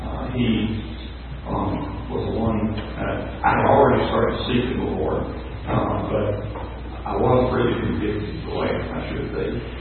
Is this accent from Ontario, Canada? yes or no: no; Mount Tabor, Newfoundland and Labrador, Canada; And I grew up in Mount Tabor. Brother Robert Gregory started the church here in Newfoundland in 1960.